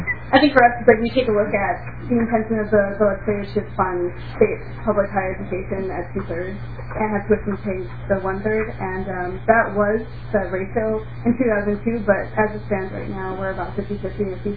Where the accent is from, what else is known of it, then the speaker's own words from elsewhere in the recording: West Fargo, North Dakota, United States; Representative, my hometown is West Fargo.